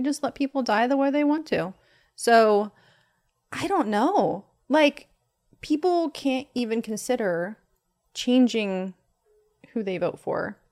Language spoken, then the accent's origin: English; Oregon, United States; I'm from Oregon. My parents live on the coast. My family is still there.